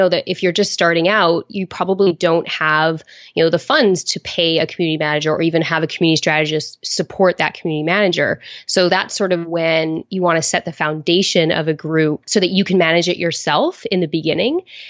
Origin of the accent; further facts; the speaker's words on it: Calgary, Alberta, Canada; also born or lived in Moose Jaw, Canada; now in Spain; Well, actually, I would say I was from Calgary, Alberta, but I was born in Moose Jaw, Saskatchewan. And my father was in the military, so we moved around quite a fair bit, but I have settled down in the south of Spain.